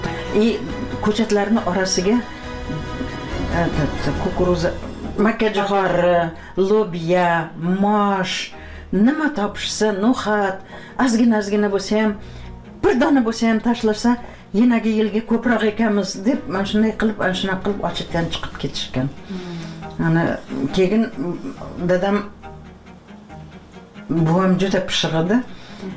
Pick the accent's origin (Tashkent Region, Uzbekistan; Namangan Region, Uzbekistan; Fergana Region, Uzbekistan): Tashkent Region, Uzbekistan; Piskent; 3 km Piskent sentriga maktabga qatnaganman.